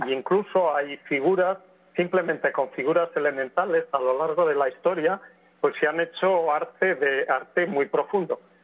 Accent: Aragon, Spain; Y yo mismo, que aquí en España, en Aragón, en mi tierra, dirigí durante un tiempo un programa de divulgación matemática para escolares

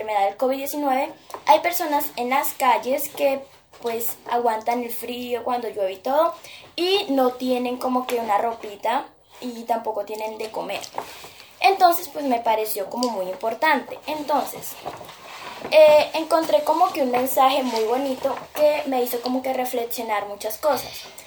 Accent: Cartago, Valle del Cauca, Colombia; soy del Cartago Valle, del Colegio María Auxiliadora, del grado 7-3.

